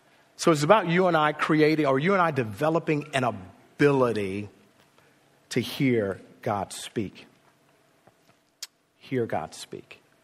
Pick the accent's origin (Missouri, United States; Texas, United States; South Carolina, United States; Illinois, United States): Illinois, United States; Chicago; Like I grew up in Chicago and I had friends that lived near the L train.